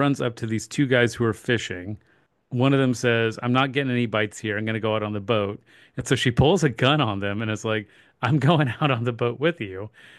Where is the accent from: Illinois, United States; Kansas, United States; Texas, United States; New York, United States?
Kansas, United States; We are two guys from Kansas.